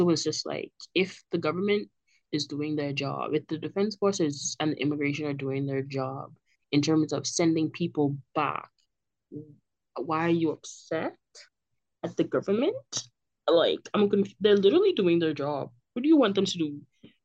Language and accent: English; Bahamas; for the mere fact that I'm a Bahamian, and you know that probably based on my accent.